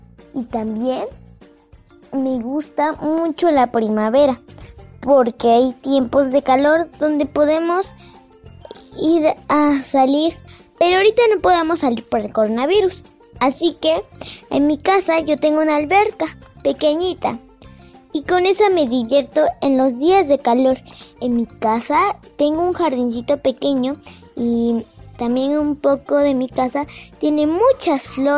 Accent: Zaachila, Oaxaca, Mexico; hoy les voy a contar qué es la primavera aquí en mi pueblo llamado Sachila

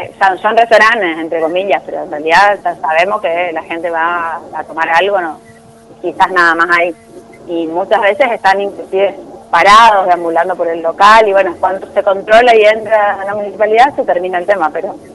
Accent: Corrientes, Argentina; que somos los correntinos capitalinos

